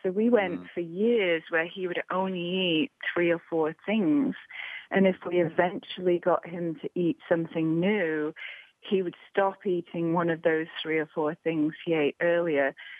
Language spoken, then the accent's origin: English; United Kingdom; accent: English; I mean, I'm sure you can hear that I'm British, so...